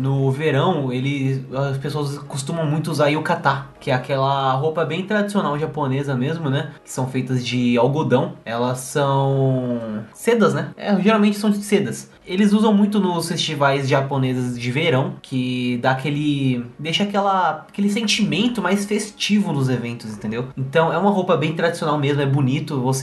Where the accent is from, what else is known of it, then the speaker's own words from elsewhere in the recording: Brazil; Só porque eu sou brasileiro, aconteceu alguma coisa aqui, rapaz.